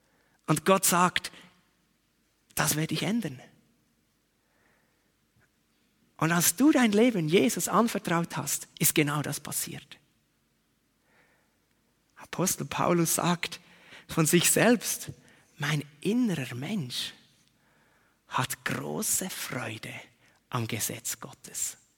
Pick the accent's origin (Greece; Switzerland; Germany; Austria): Switzerland; Biel, Bern; Ich bin ja in Biel aufgewachsen.